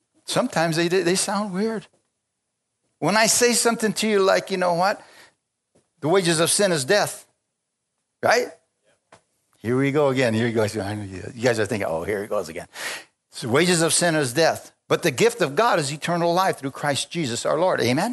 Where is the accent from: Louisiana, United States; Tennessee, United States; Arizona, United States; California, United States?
Arizona, United States; Bisbee; Naco, Bisbee? Yeah, Bisbee too. Naco, yeah, I'm from Bisbee.